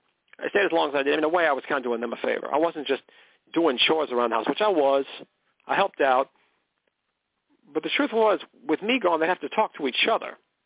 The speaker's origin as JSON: {"language": "English", "town": "McKinleyville", "region": "California", "country": "United States", "tie": "born or raised there", "said": "I was born and raised in McKinleyville, California. McKinleyville, where horses have the right of way. I spent most of my life there, really."}